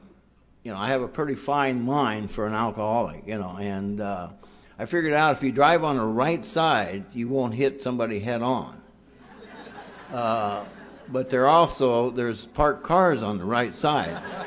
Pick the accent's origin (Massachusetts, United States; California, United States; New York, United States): California, United States; Bakersfield; also born or lived in Missouri; I grew up in Bakersfield, California. I wasn't born there, and I always make sure I point that out.